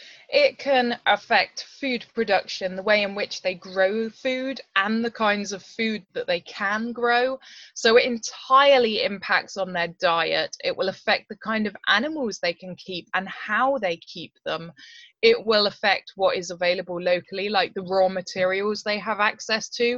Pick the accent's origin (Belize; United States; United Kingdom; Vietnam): United Kingdom; South West England; Now, I come from Dartmoor in Devon, which is around 600 meters above sea level.